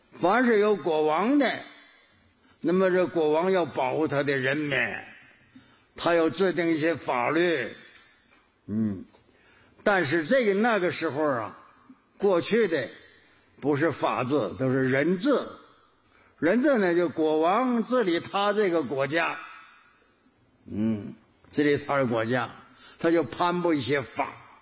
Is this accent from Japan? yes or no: no; Northeast China, China; 我小时候在我们东北修城堡，一个村落，我这个村子修城堡。